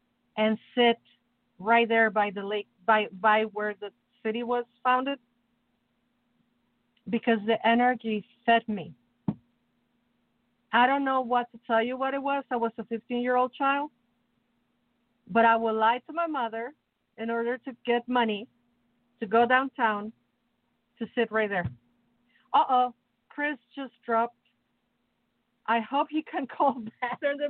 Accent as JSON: {"language": "English", "region": "Mexico City", "country": "Mexico", "tie": "born or raised there", "said": "so growing up in Mexico, I lived in the suburbs. I'm from Mexico City, but for a time I live in the suburbs."}